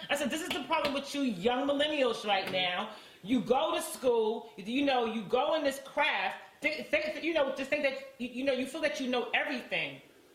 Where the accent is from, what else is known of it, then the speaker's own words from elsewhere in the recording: New York City, New York, United States; Because I'm like, you know, I'm from Harlem, so I got to rep my borough. You know what I'm saying? So I'm repping Harlem.